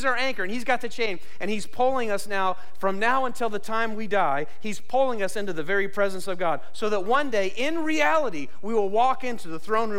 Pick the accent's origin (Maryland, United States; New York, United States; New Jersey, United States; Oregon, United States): Oregon, United States; Portland; I grew up in the Northwest. I'm an Oregon boy. I was born in Kirkland, Washington, raised in the greater Portland area.